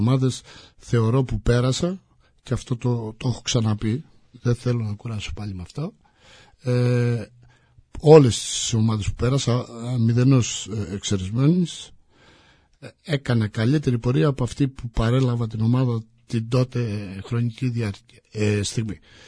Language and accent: Greek; Patras, Western Greece, Greece; είμαι από την Πάτρα, έχω μεγαλώσει στην Πάτρα, έχω μεγαλώσει μέσα στην Παναχαϊκή.